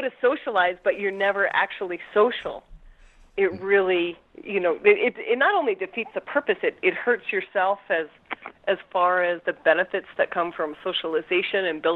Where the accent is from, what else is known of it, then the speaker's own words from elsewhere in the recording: Nebraska, United States; my grandfather is an immigrant. And he came from Denmark, and where I grew up in Nebraska was a heavily immigrant population.